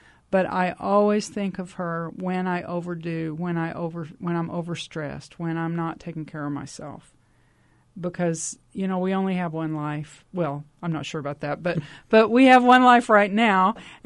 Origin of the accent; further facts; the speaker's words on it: Texas, United States; as they say from Texas, where I grew up in Texas, you can't get water from an empty well.